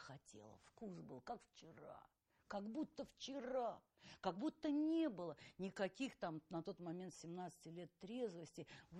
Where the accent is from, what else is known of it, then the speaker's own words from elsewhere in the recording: Saint Petersburg, Russia; приехала на Петроградскую сторону. Это моя малая родина, где я провела все свое употребление.